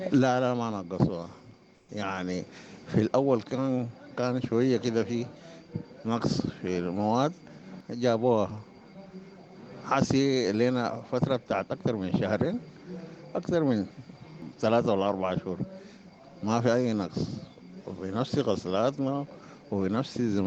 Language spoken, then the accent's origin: Arabic; Khartoum, Sudan; بغسل كلى، وأساسا جاي من الخرطوم. كنت بغسل هناك، طبعا هناك المستشفيات قفلت وجينا هنا.